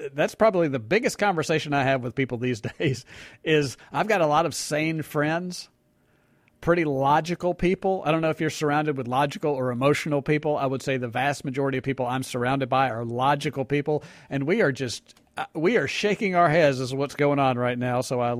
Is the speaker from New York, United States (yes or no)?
yes; New York, United States; As a native of New York, I might add, I was born on Long Island.